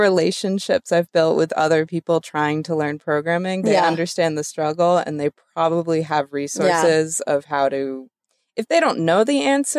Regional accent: Chapel Hill, North Carolina, United States; Because I grew up in Chapel Hill and I've seen it expand

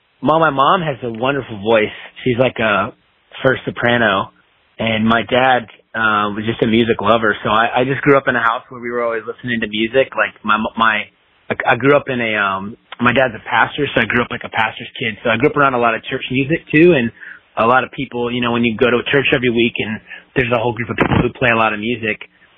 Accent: Virginia, United States; also born or lived in Washington, D.C. / Maryland / Charlotte, North Carolina; I'm originally from what they call the DMV, D.C., Maryland, and Virginia. I was born in D.C. and lived in Maryland as a little kid. Most of my life has been in Virginia, Northern Virginia.

